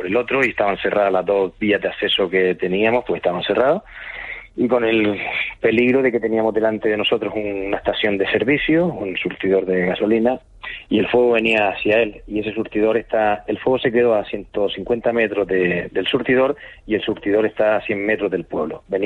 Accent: Artenara, Canary Islands, Spain; yo tengo que defender mi pueblo, a mis vecinos, y lo vi porque hubo un momento que estábamos solos, los de la gente de Artenara

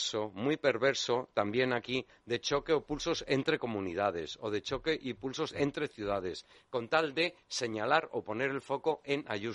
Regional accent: Madrid, Community of Madrid, Spain; como madrileño

